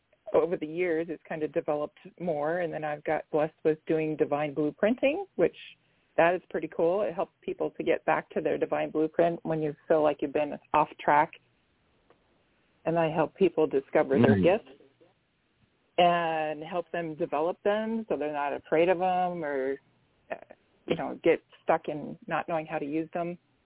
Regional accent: Arizona, United States; I am born and raised in Arizona, and I was a massage therapist for many years

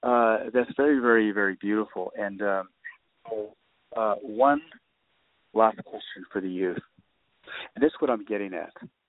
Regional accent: Navajo Nation, United States; I think that it's probably what I was told when I was growing up on the Navajo Nation

